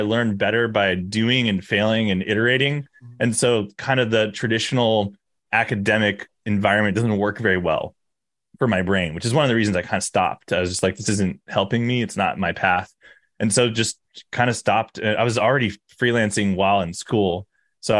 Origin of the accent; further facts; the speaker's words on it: Redondo Beach, California, United States; born there; Redondo. So I also grew up bodyboarding.